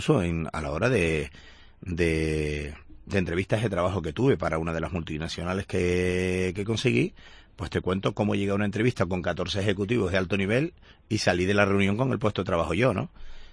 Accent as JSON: {"language": "Spanish", "region": "Canary Islands", "country": "Spain", "said": "a mí siempre me han dicho que yo no soy canario, porque mi actitud va a otra velocidad."}